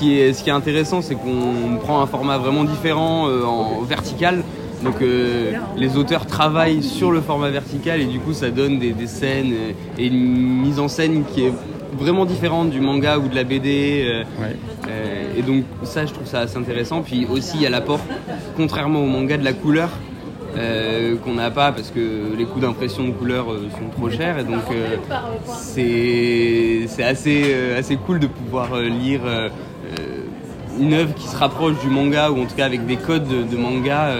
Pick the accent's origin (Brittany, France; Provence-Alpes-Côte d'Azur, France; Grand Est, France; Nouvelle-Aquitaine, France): Nouvelle-Aquitaine, France; Biarritz; Moi je viens du Pays Basque, de Biarritz plus précisément, pas très loin d'Angoulême.